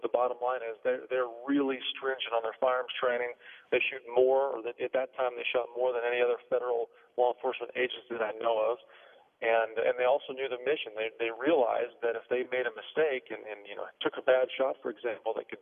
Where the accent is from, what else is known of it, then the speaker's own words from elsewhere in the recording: Idaho, United States; also born or lived in Wyoming; my family, I grew up in Idaho and Wyoming, we're all hunters and fishers